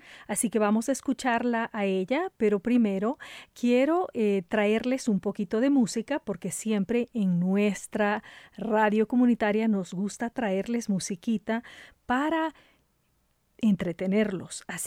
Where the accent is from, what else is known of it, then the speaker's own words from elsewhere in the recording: Ecuador; esta canción, pues, es una canción muy típica de mi tierra, el Ecuador